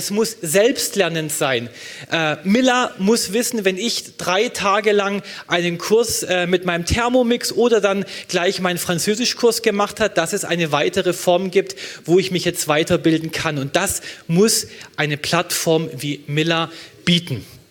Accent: Baden-Württemberg, Germany; in meinem Heimatland, Baden-Württemberg

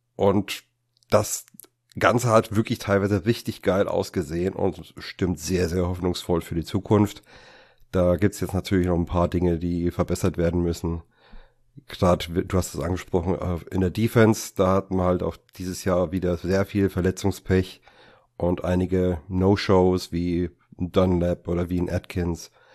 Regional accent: Aschaffenburg, Bavaria, Germany; Ich komme aus der Nähe von Frankfurt, nennt sich Aschaffenburg, ist gerade noch Bayern

